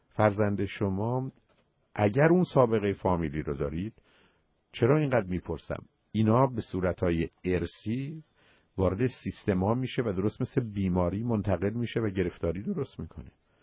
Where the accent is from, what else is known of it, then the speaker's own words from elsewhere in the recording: Iran; ما ایرانی هستیم.